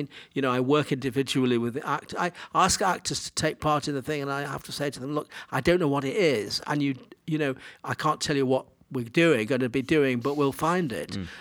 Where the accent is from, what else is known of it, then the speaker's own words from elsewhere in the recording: Manchester, North West England, United Kingdom; I grew up in Manchester, where my current film is set, coincidentally. Until I was 17, when I went to London to be a student at RADA